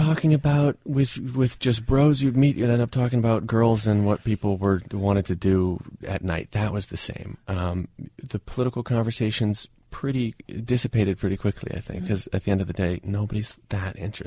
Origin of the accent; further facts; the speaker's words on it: Swarthmore, Pennsylvania, United States; I had avoided the choice when I was a kid growing up in Swarthmore.